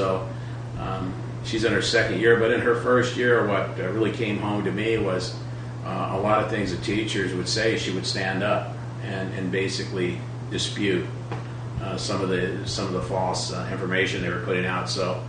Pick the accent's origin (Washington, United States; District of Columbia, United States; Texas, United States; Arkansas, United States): Arkansas, United States; I grew up in Arkansas, and the Marine Corps brought me out to California.